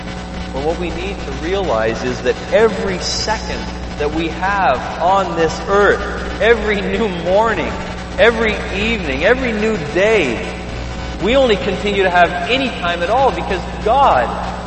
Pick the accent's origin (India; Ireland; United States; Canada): Canada; sometimes I think that as Canadian Christians, we actually believe that these chairs